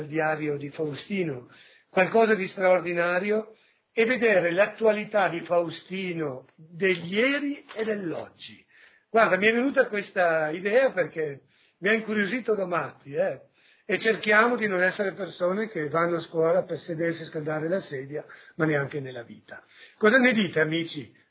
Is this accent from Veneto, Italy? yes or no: yes; Veneto, Italy; io sono veneto